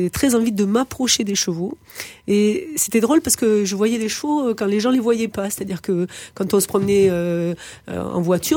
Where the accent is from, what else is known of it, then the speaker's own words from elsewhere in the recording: Aix-en-Provence, Provence-Alpes-Côte d'Azur, France; born there; Je suis née à Aix-en-Provence.